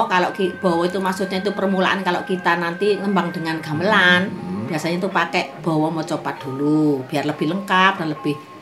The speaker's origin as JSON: {"language": "Indonesian", "town": "Banyulegi", "region": "East Java", "country": "Indonesia", "said": "Asal saya dari Desa Banyulegi, Kecamatan Daur Blandong, Kabupaten Mojokerto, Jawa Timur."}